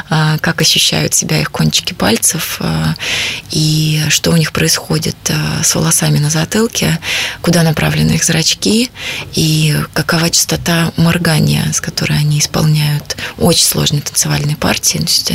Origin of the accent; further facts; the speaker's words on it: Russia; я из России, хотя раньше я, например, не считала себя русским человеком, получаю за границей образование и живя там, сейчас я очень хорошо себя чувствую русским человеком